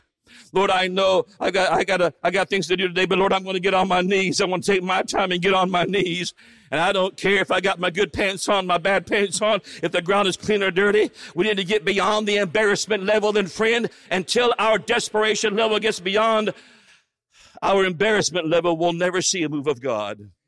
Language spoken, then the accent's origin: English; Arizona, United States; I'm from Arizona.